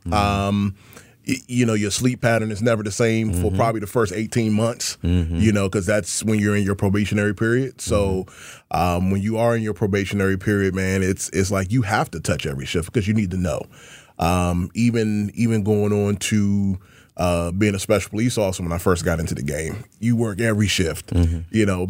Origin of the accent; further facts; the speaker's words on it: Washington, District of Columbia, United States; You know, I'm a Washingtonian. I was born and raised in Washington, D.C. Mm-hmm. I grew up on 1st and Seton Street off Rhode Island Avenue okay. on the northwest side.